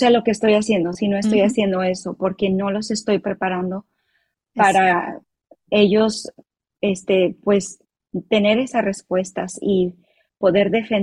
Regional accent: Mexico; como mexicana, como típica mamá

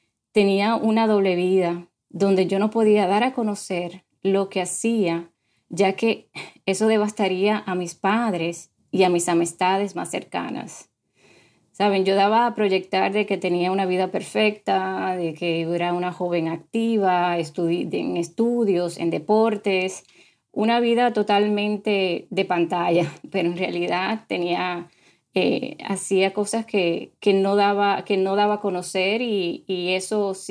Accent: Dominican Republic; now in Miami, United States; como dice Patricia, vivo en la ciudad de Miami, Florida. Soy de origen dominicana.

